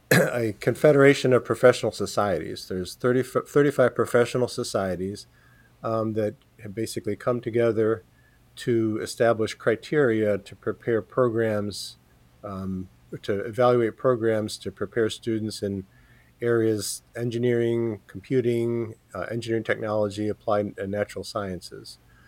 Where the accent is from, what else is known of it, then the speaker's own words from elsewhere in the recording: Illinois, United States; moved away as an adult; now in Auburn, United States; So I'm originally from Illinois. Went to University of Illinois and the University of Pennsylvania